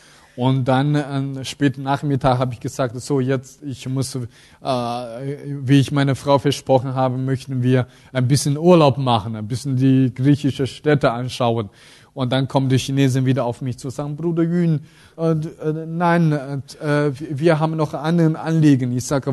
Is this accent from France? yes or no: no; China; German is a second language; now in Germany; ich komme aus Deutschland, ich bin chinesischer Pastor.